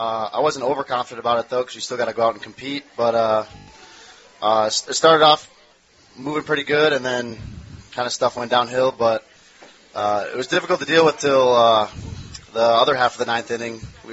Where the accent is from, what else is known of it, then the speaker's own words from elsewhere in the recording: Michigan, United States; I'm from Northern Michigan.